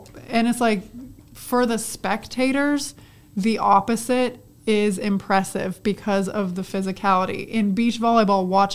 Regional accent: Canada; for those who don't, I am Canadian. So I started playing for our senior national team in Canada when I was 16.

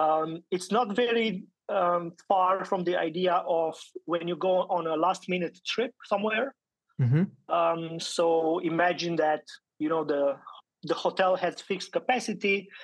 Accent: Romania; moved away as an adult; now in Berlin, Germany; I'm based in Berlin, but I'm originally from Romania. I came to Berlin more than 12 years ago, so almost, yeah, enough to be a local, but not quite.

